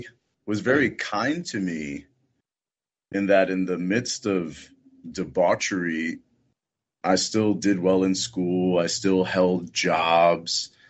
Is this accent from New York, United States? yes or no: yes; Laurelton, New York, United States; I moved out of the house at 22, moved into Seaford, Long Island. I grew up in Laurelton, Queens. Moved to Seaford.